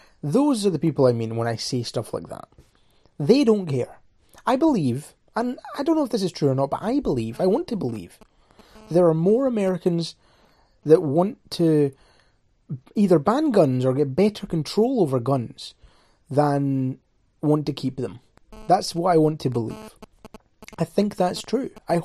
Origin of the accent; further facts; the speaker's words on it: United Kingdom; And as a Brit who doesn't live in that kind of a culture but sees it from thousands of miles away